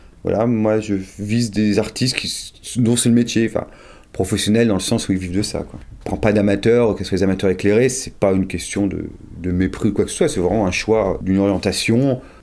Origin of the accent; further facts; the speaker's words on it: Cherbourg, Normandy, France; born there; Oui, je suis né à Cherbourg.